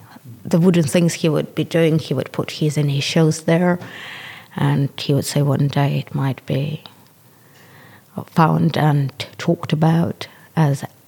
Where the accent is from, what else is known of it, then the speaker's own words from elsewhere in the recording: Lithuania; English is a second language; moved away as an adult; now in Leicester, United Kingdom; I've arrived to Leicester in 2010. So that's 15 years now. Before I lived in Lithuania, I was 19, I suppose, when I came over.